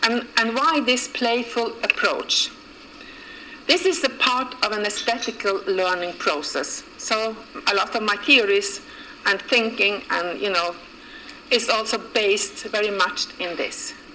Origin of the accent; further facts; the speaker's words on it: Tromsø, Troms, Norway; I grew up in Tromsø, which is a city very north in Norway, beyond the Arctic Circle.